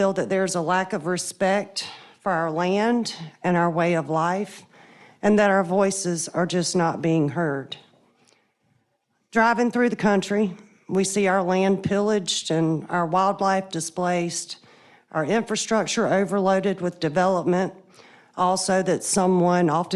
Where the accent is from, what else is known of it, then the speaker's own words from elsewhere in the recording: Cassett, South Carolina, United States; I was born and raised in Cassett, South Carolina.